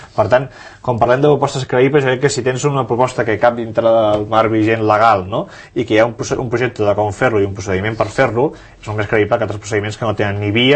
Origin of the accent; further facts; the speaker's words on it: Sabadell, Catalonia, Spain; I t'ho dic jo, que soc de Sabadell i diputat, no?